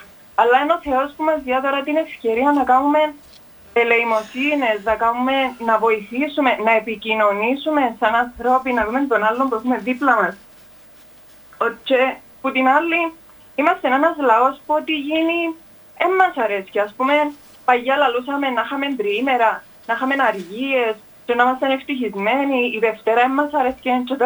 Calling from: Nicosia, Nicosia District, Cyprus; είμαι από Λευκοσία.

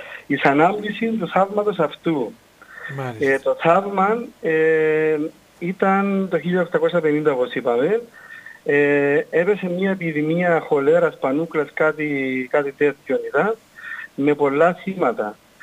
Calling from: Paralimni, Famagusta District, Cyprus; από το Παραλίμνη και θα ήθελα να αναφέρω έναν θαύμα το οποίο είχε γίνει πριν πάρα πολλά χρόνια στο Παραλίμνη

